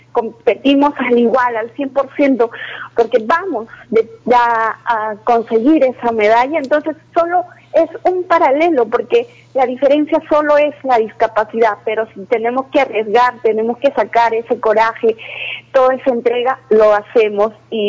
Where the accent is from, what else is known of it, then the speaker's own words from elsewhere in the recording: Arequipa, Peru; yo soy de Arequipa ya